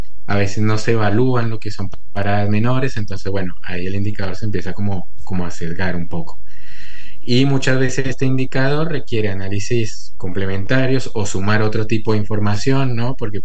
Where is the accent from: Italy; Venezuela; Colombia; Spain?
Colombia; now in San Luis, Argentina; No, yo soy colombiano, pero vivo